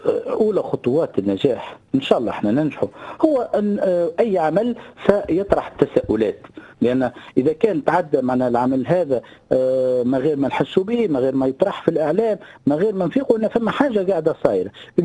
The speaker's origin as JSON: {"language": "Arabic", "country": "Tunisia", "said": "ونعرف احنا بلادنا تونس غنية"}